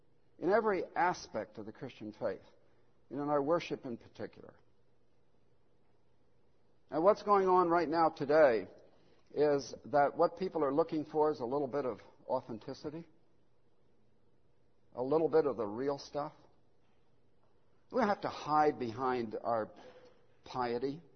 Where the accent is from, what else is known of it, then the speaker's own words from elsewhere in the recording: the North, United States; I know I should have been Southern Baptist, but I grew up in the North, so what do you expect?